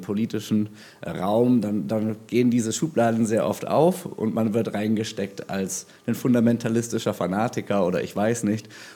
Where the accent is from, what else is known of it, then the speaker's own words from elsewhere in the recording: Germany; Und ich habe erzählt, wie ich als Deutscher Motivation schöpfe für die Arbeit, die ich tue